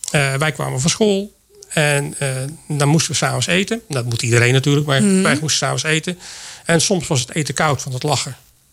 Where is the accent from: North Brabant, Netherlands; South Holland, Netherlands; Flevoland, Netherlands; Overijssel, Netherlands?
North Brabant, Netherlands; Teteringen; En daar heb ik, 28 jaar doorgebracht. Dus ik ben opgegroeid in Teteringen.